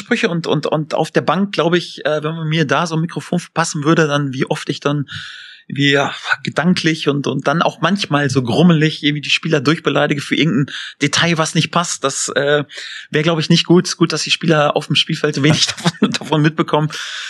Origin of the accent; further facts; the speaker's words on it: North Rhine-Westphalia, Germany; Bin ja aufgewachsen in Ostwestfalen, in einem kleinen Dorf, ja, natürlich. Irgendwie, da ist eine katholische Grundschule und da sind solche Dinge natürlich auch extrem wichtig und bin dann auch so geprägt, natürlich auch aufgewachsen.